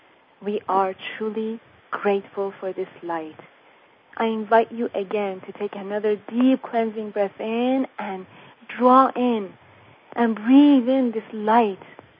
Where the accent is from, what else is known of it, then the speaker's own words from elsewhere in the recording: Iran; I'm coming from Iran.